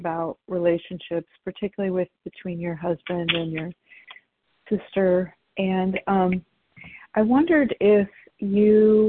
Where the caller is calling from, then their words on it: Indiana, United States; recovered in Indiana.